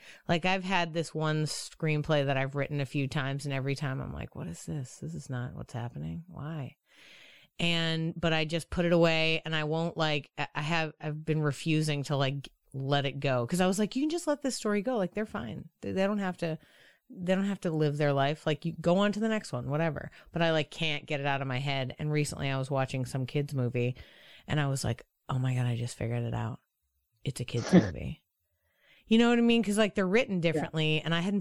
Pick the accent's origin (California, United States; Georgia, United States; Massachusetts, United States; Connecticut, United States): Massachusetts, United States; Boston; But I was like, I was from Boston. I was raised Catholic.